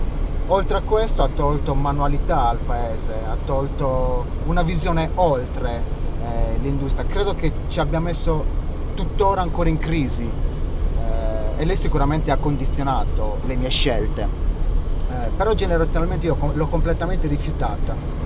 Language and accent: Italian; Orani, Sardinia, Italy; now in Ottana, Italy; Io sono nato e cresciuto a Orani. … una famiglia di 11 figli.